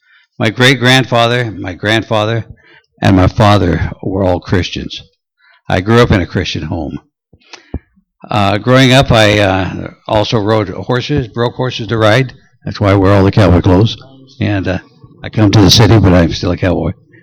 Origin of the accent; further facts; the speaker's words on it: Dayton, Washington, United States; I grew up in on the Circle J Ranch in eastern Washington, a little town called Dayton, and the ranch was owned by my father